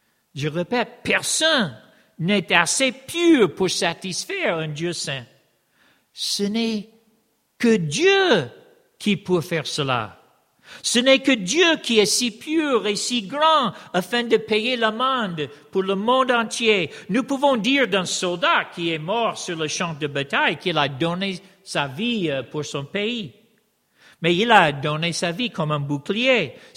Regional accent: United States; Moi, je suis américain

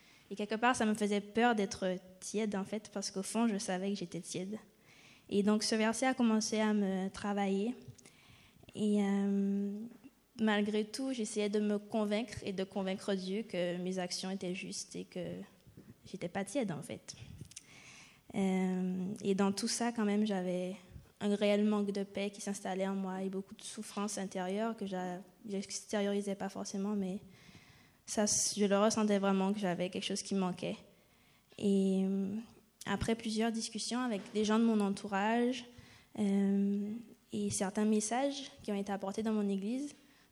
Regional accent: Guadeloupe; now in Toulouse, France; Je viens de Guadeloupe. Je suis née dans une famille chrétienne de 4 enfants. Je suis la dernière.

